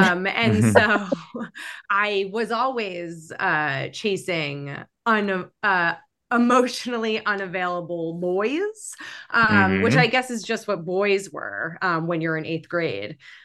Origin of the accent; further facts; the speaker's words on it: New York City, New York, United States; and I grew up in New York City.